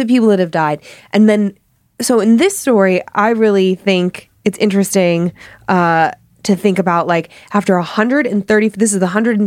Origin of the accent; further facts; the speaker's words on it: Providence, Rhode Island, United States; My story takes place about 20 years ago in Lancaster, New Hampshire. I'm from Providence, Rhode Island